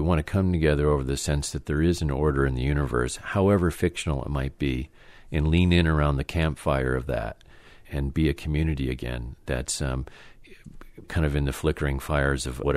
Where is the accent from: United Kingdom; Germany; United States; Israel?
United States; Traverse City, Michigan; especially to me growing up in Traverse City